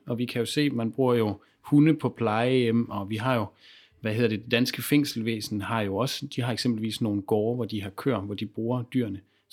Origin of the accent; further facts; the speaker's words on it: Aarhus, Central Denmark Region, Denmark; Jamen, jeg er egentlig fra Aarhus. Jeg er jo godt nok uddannet økologisk landmand, så der er tit mange, der tænker, at jeg bor langt ude i Vestjylland eller et eller andet, men jeg bor faktisk i Aarhus centrum.